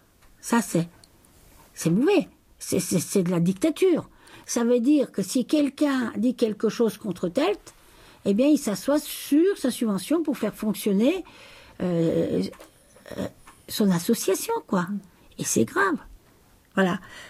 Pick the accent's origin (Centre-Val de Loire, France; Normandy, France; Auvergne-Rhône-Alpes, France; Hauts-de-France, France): Auvergne-Rhône-Alpes, France; C'est souvent les villages ici, chez nous, en Maurienne.